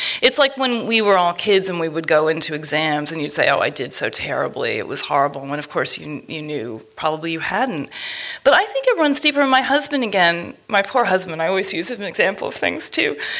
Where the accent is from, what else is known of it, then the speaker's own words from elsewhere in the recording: United States; and since I'm American, I started asking questions